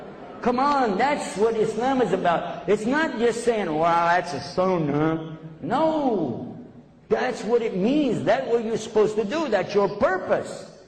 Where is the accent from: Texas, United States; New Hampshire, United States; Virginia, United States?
Texas, United States; But keep in mind, I'm just from Texas.